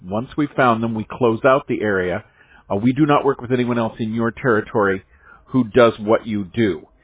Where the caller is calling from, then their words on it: California, United States; I'm calling you from Orange County, California. We are right around the corner from Google.